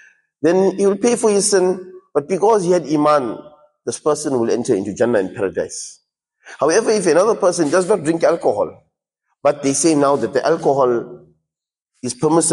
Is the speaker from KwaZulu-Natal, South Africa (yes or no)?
yes; Estcourt, KwaZulu-Natal, South Africa; I'm from Escort, not far from the Drakensberg